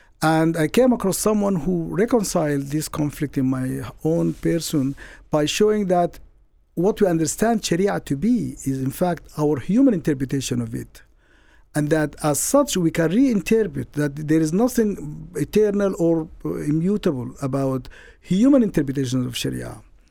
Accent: Sudan; moved away as an adult; As a Muslim growing up in Sudan, where I lived the first 40 years of my life

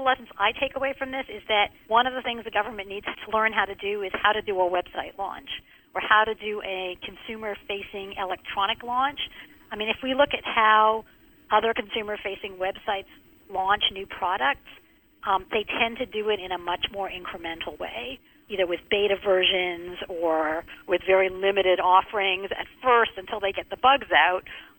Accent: Canada; now in United States; In fact, I'm Canadian. I didn't even become a U.S. Oh, now I'm American, but I was Canadian, and I didn't become a U.S. citizen until 2001.

